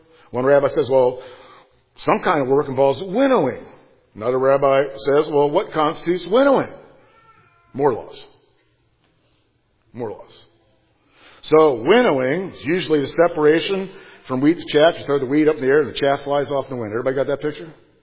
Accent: Miami, Florida, United States; I grew up in Miami for a part of my life on the Sabbath in Miami, large Jewish population at the time.

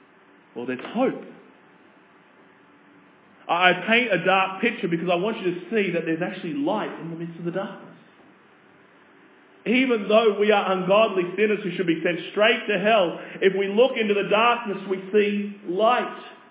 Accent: Australia; as an Australian

